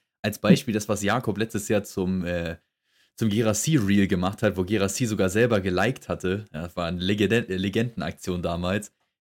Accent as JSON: {"language": "German", "region": "Saarland", "country": "Germany", "said": "Ich komme ja bekanntlich aus dem Saarland. Wir haben zwei coole Seen hier, Boostalsee und Losheimer Stausee."}